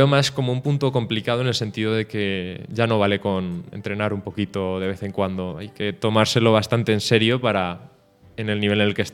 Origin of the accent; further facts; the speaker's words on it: Pozuelo de Alarcón, Community of Madrid, Spain; Y es algo extraño porque yo soy de Pozuelo.